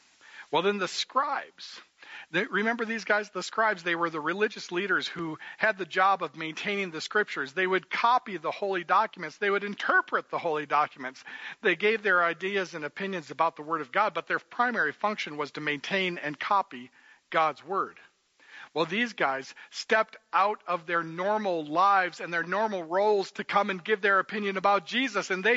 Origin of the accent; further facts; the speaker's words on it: Davenport, Iowa, United States; She was on the back porch of the house that I grew up in Davenport, Iowa.